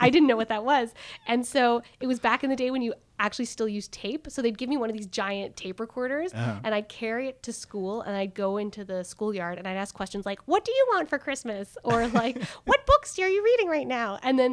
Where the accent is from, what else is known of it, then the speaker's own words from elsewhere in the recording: Charlottetown, Prince Edward Island, Canada; So I'm from Prince Edward Island. I grew up in Charlottetown.